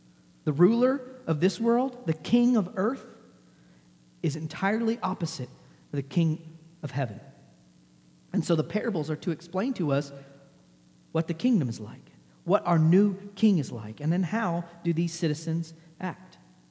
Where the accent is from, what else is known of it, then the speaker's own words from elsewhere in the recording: Texas, United States; Because I grew up in Texas where it's 1,000 degrees outside.